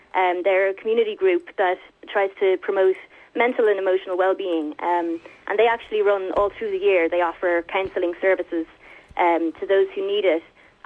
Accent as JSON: {"language": "English", "town": "Dublin", "region": "Leinster", "country": "Ireland", "lives_now": "Inishowen, Ireland", "said": "I'm not obviously from Inishowen, and I'm from Dublin. But I moved"}